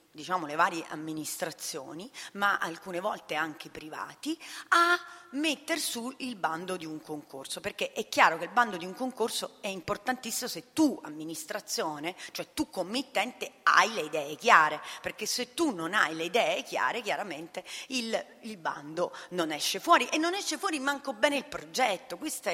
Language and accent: Italian; Rome, Lazio, Italy; io vengo dalla città di Roma